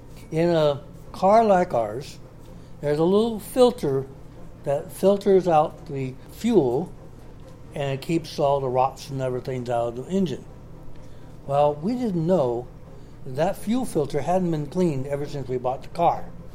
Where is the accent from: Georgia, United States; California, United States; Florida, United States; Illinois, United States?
California, United States; Sacramento; Like I said, I'm a storyteller from Sacramento.